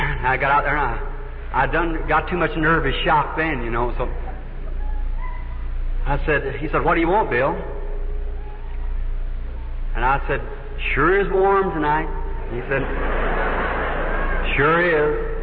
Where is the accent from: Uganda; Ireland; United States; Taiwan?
Ireland; And she was laughing at me, I'll never forget it, about being an Irishman painting the shamrock and so forth.